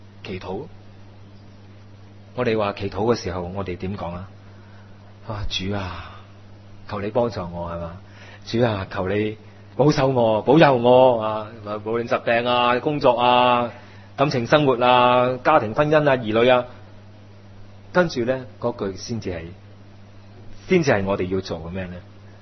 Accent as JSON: {"language": "Chinese", "country": "China", "said": "我们中国人说白头偕老，这个不是神的设计吗？"}